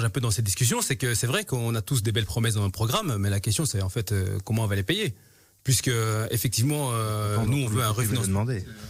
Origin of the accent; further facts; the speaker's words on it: Brussels, Brussels-Capital Region, Belgium; je suis bruxellois, j'habite à Saint-Gilles.